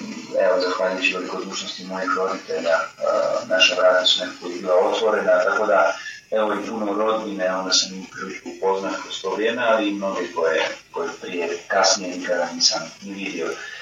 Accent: Zagreb, Zagreb County, Croatia; dolazim iz Zagreba, rođen sam 89. godine u Zagrebu, u jednoj brojnoj obitelji, drugi sam od osmero djece. Moji roditelji su početkom 80. godina došli iz Bosne, iz Kotor Varoša kod Banja Luke, doselili se u Zagreb

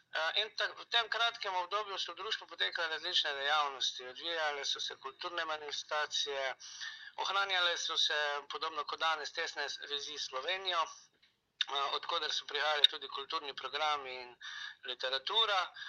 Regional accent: Rogaška Slatina, Savinja, Slovenia; moved away as an adult; now in Sarajevo, Bosnia and Herzegovina; Drugače sem iz Rogaške Platine. V Sarajevo sem prišel leta 2010, čeprav me že prej večkrat službeno pot zanesla v Bosnu in Hercegovino.

